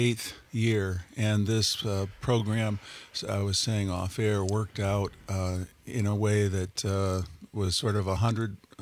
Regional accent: Rockford, Illinois, United States; who represented a district down in my hometown of Rockford, Illinois.

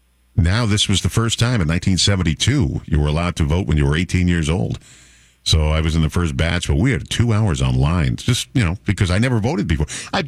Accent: New York, United States; When I grew up, there was an elementary school called Fairfield Elementary School, where I grew up in New York.

